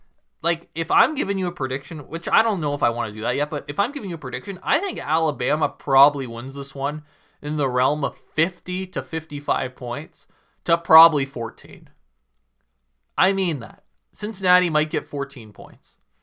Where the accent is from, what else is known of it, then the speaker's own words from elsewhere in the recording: Guelph, Ontario, Canada; have a kid playing from Guelph, Ontario, so shout out to Ole Miss. You know, you got someone from my hometown.